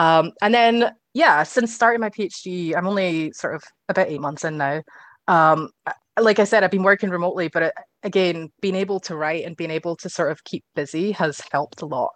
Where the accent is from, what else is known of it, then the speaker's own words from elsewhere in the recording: Scotland, United Kingdom; I got a little bit of joy out of the fact that I am also Scottish